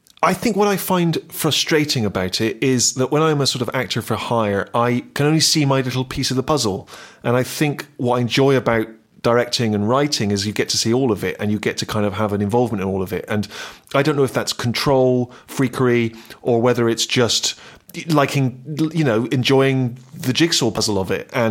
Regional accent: Bristol, South West England, United Kingdom; In fact, I didn't even realize I had an accent until I went to university. I'd grown up in Bristol. Everyone spoke the same way.

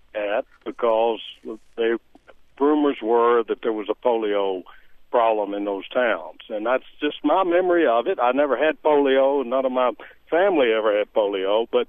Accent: Alabama, United States; now in Bend, United States; I grew up in Alabama, and I remember very well traveling with my parents on day trips and short trips through Alabama.

